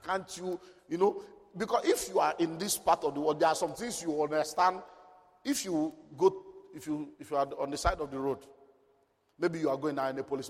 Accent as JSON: {"language": "English", "country": "Nigeria", "said": "As a Nigerian, you know it's no more document he's looking for."}